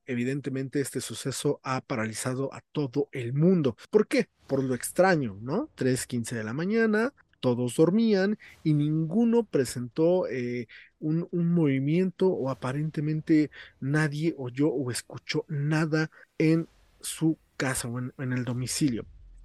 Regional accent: Ozumba, State of Mexico, Mexico; now in Santa Cruz, Mexico; Yo trataba de recordar acá en Santa Cruz, y bueno, donde vivo ahorita, o en Ozumba, de donde soy.

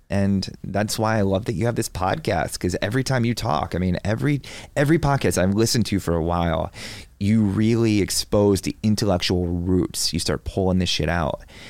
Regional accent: Bloomsburg, Pennsylvania, United States; also born or lived in Chicago; I had Utz, because I grew up in Pennsylvania. So I don't know if you know Bloomsburg.

